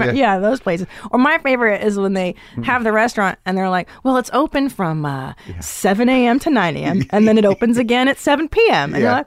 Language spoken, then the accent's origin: English; California, United States; Yeah, I grew up in the San Fernando Valley.